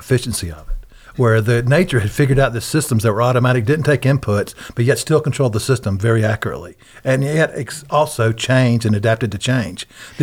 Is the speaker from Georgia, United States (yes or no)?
yes; Georgia, United States; born there; moved away; I came from the Southeast U.S. I was born in Georgia, and there was very little organic gardening going on.